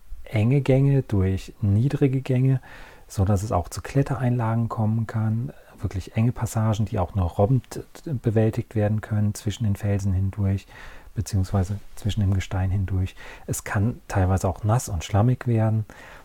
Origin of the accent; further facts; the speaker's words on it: North Rhine-Westphalia, Germany; born or raised there